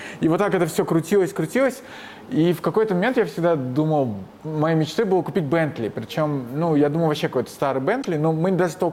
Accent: Kazakhstan; Ну, я казах, я и без него справлюсь.

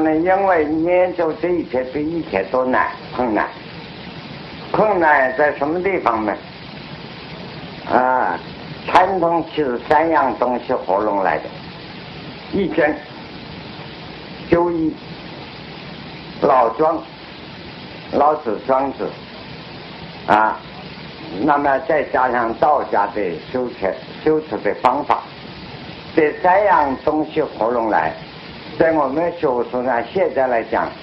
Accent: China; 我们作为中国人的算命看风水都要知道五行

